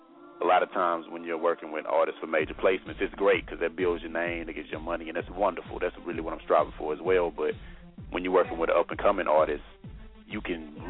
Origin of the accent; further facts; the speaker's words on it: the South, United States; since I am from the South too